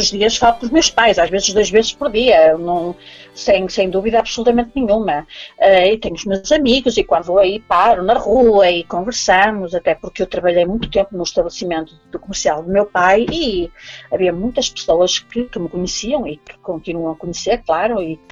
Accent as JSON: {"language": "Portuguese", "country": "Portugal", "moved": "yes", "said": "no futuro eu penso voltar para a minha terra, porque, sei lá, é o nosso lar, é o nosso berço, não é? Como assim dizer, não é? Portanto, eu gostaria muito de voltar para Portugal"}